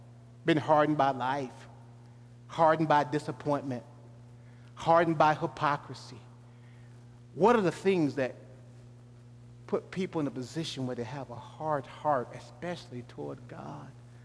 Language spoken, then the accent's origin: English; Georgia, United States; And as a boy growing up in Georgia, we used to have a little garden.